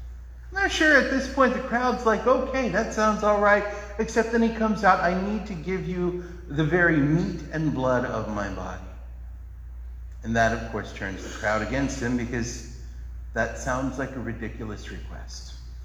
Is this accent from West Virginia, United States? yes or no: yes; West Virginia, United States; I grew up in West Virginia, beautiful state, beautiful people, wonderful place to live.